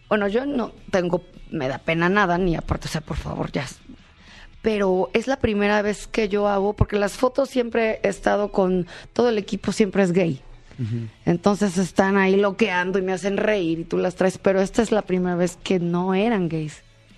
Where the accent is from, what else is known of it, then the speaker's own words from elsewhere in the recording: Mexico; soy la única mexicana que está en esa.